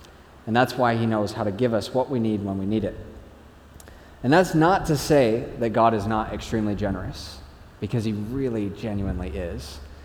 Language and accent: English; United States; accent: American; now in New Zealand; Now, you may have noticed from my accent that I'm from America.